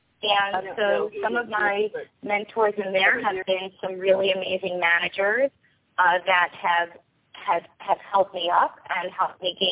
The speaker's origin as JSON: {"language": "English", "region": "New York", "country": "United States", "tie": "born or raised there", "said": "So I grew up in New York. I was raised on Long Island."}